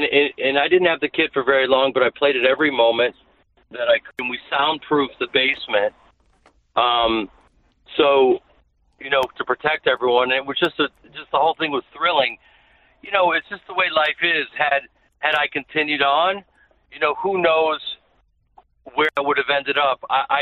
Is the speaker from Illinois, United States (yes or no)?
yes; Chicago, Illinois, United States; and it's the night after I do my hometown Chicago.